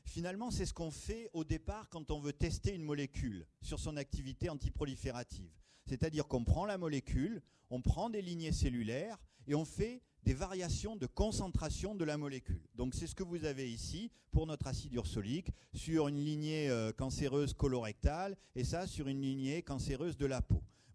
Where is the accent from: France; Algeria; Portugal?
France; Limoges, Nouvelle-Aquitaine; vous savez que je viens de Limoges.